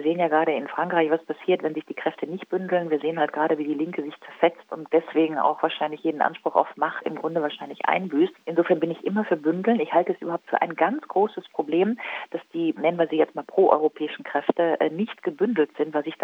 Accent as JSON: {"language": "German", "country": "Germany", "said": "also ich als Deutsche habe im Moment mehr gemeinsam mit einem Polen"}